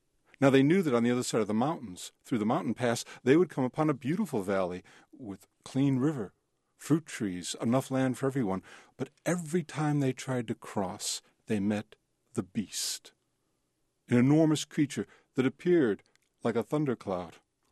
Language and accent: English; Chicago, Illinois, United States; And that's true stories of growing up in Chicago.